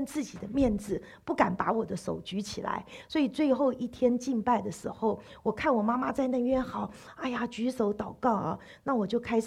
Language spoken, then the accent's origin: Chinese; Taiwan; 在台湾我是从小就在教会里长大